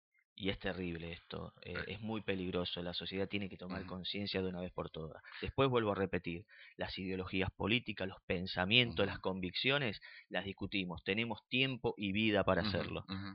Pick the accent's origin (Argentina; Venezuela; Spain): Argentina; Somos todos argentinos, es verdad, somos todos argentinos